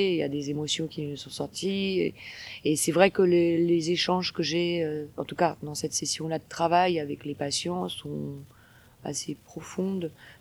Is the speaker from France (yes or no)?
yes; Paris, Île-de-France, France; Et puis à Montmartre, puisque je viens de Montmartre, enfin du 18e arrondissement